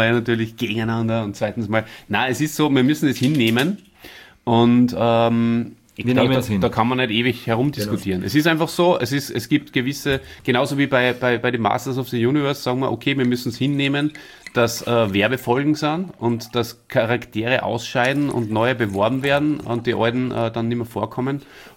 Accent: Austria; wie man bei uns in Österreich sagt

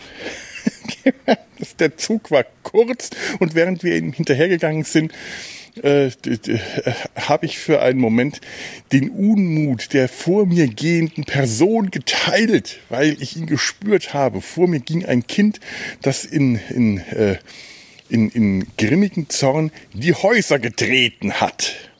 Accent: Cologne, North Rhine-Westphalia, Germany

